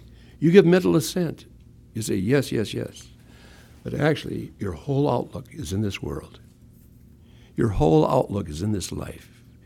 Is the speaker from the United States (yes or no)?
yes; Hinckley, Minnesota, United States; also born or lived in Princeburg; I was born in a little town called Princeburg, Minnesota. People think I was born in Hinckley. I was born in Princeburg.